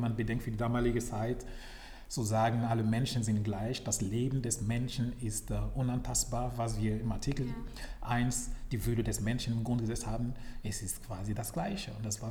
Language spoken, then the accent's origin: German; Burkina Faso; Ich komme aus Burkina Faso.